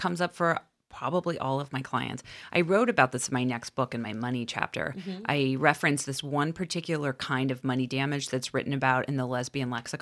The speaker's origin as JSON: {"language": "English", "town": "Los Angeles", "region": "California", "country": "United States", "tie": "born or raised there", "said": "But growing up in Los Angeles, where it's like you're seeing extreme poverty to the biggest wealth in the country."}